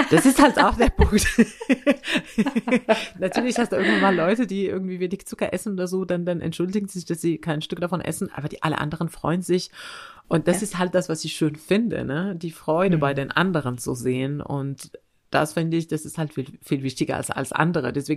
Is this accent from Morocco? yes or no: yes; Morocco; Ich bin in Marokko aufgewachsen und das gehört dazu, dass man gute Gastgeber ist, ne?